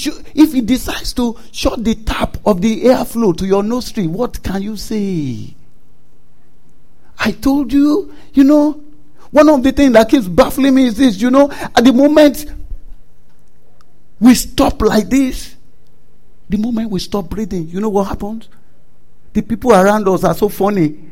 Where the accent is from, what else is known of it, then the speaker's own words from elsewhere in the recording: Nigeria; We are from Nigeria.